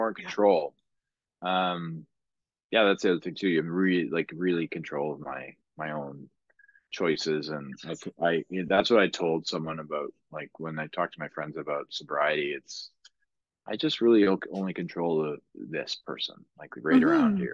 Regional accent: Ottawa, Ontario, Canada; they're like, "Where are you from? Ottawa? Where is that?"

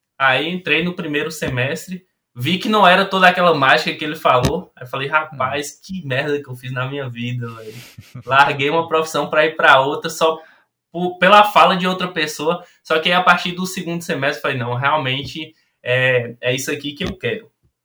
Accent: Bahia, Brazil; now in Montes Claros, Brazil; como o Thiago falou, eu sou baiano, sou da Chapada Diamantina, Bahia, mas atualmente eu moro em Minas Gerais, Montes Claros.

